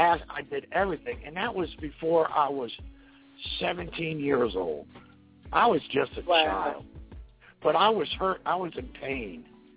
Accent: Fort Lauderdale, Florida, United States; I grew up in Stadium Park, Fort Lauderdale, just about a quarter mile from where the Yankees used to have their spring training.

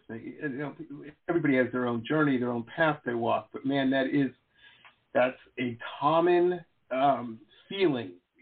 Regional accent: Detroit, Michigan, United States; now in South Florida, United States; I'm an old man. I grew up in Detroit, you know, very little scares me, you know what I mean?

